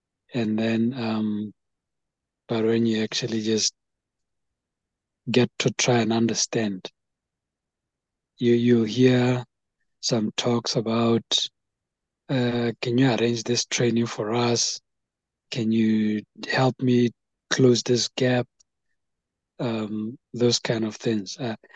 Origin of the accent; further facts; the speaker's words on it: Botswana; I'm from Botswana, by the way, and with a telecommunication company here.